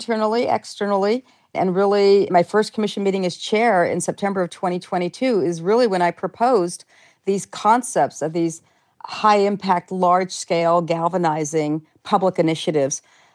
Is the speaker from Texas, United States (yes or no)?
no; Hayward, California, United States; I was 11 years old here in Hayward, California, where I was born and raised in the Bay Area.